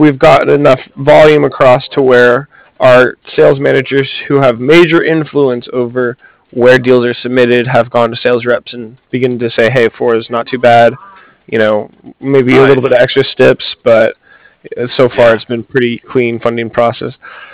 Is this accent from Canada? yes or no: no; Ireland; now in New York, United States; I'm located in New York. I'm originally from Ireland, actually.